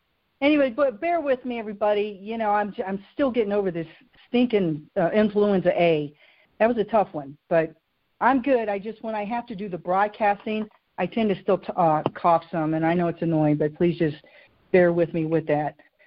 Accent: the South, United States; Listen, I'm from the South, and when you go down there, you just remember

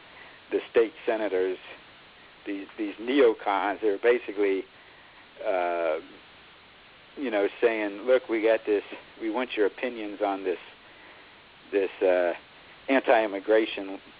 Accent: Ohio, United States; I grew up in Ohio, and Cincinnati was always notorious for white people being attacked by blacks.

